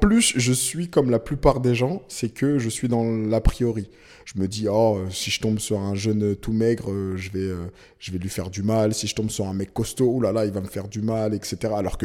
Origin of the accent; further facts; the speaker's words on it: Carrières-sur-Seine, Île-de-France, France; je rencontre des gars en fait qui sont de ma ville, enfin ou de la ville à côté, hein, parce que je viens de Carrière